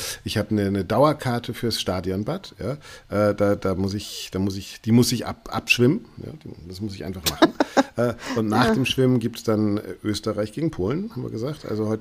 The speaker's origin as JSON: {"language": "German", "region": "Bremen", "country": "Germany", "said": "Ich komme aus Bremen"}